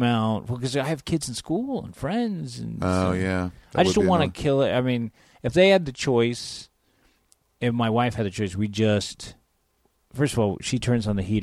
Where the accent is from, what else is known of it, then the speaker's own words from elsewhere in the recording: San Francisco, California, United States; I grew up in San Francisco, like I said, moved down here.